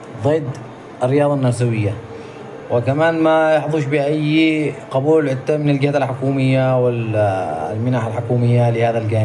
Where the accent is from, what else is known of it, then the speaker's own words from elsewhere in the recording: Yemen; نحن كمجتمع يمني ذو عادات وتقاليد